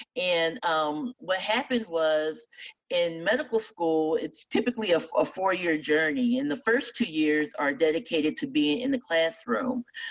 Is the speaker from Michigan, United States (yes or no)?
no; Fort Wayne, Indiana, United States; So after my medical school, I actually went back to my hometown in Fort Wayne, Indiana, and I completed my residency there.